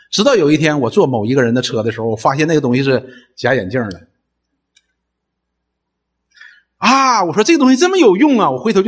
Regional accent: China; 我们中国人前阶段的时候有一个很流行的词叫保驾护航

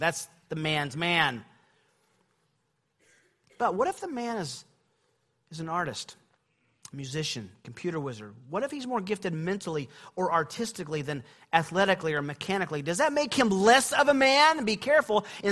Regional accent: Kansas City, United States; I'm from Kansas City.

